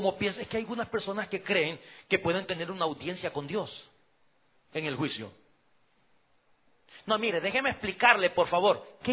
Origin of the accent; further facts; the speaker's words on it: El Salvador; En mi país, en El Salvador, decimos tener cuello.